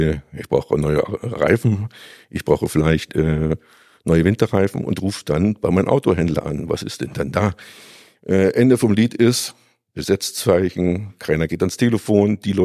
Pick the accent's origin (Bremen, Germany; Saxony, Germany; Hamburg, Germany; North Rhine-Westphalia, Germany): Saxony, Germany; born there; ich bin ja ursprünglich hier in Sachsen geboren.